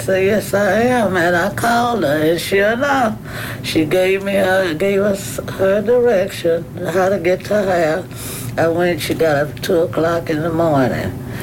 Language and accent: English; Denton, United States; when I was growing up in Denton, when I finished high school is when I really realized what juvenile delinquency was.